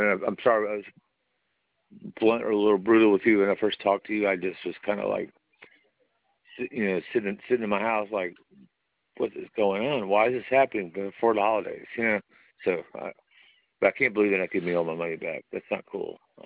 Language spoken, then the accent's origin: English; Atlanta, Georgia, United States; And I'm from Atlanta